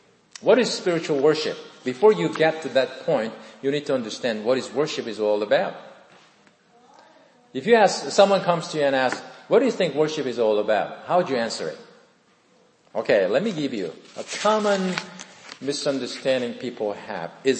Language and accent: English; Incheon, South Korea; English is a second language; he landed from his boat on Incheon, which is my hometown in South Korea.